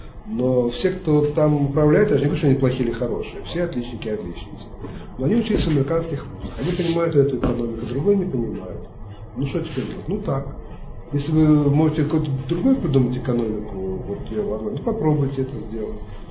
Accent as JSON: {"language": "Russian", "region": "Baku", "country": "Azerbaijan", "said": "оказалось, что не бакинцы там, а мы тоже из Баку"}